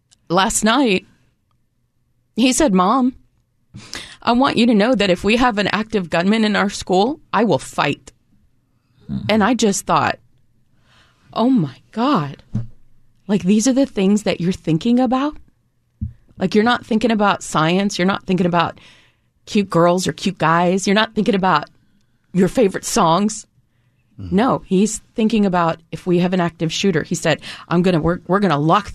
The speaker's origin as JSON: {"language": "English", "town": "Austin", "region": "Texas", "country": "United States", "also_born_or_lived": "San Antonio", "said": "So I'm from Austin originally, lived in San Antonio for 6 years."}